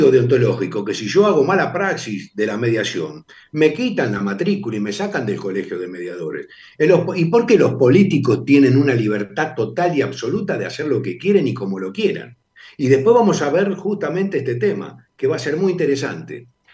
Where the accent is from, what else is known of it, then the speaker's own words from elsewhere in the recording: Argentina; porque mis hijos son argentinos, porque yo soy argentino